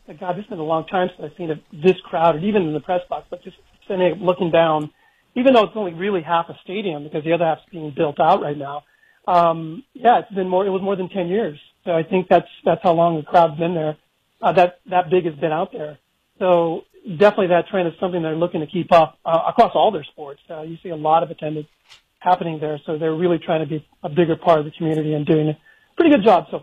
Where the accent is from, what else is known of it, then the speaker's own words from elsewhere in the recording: San Jose, California, United States; I've born and raised in San Jose, and I've seen the ups and downs of the program